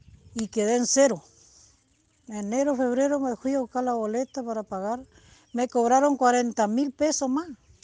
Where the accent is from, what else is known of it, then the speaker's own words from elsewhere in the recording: La Cruz, Corrientes, Argentina; usted sabe que acá yo soy de La Cruz.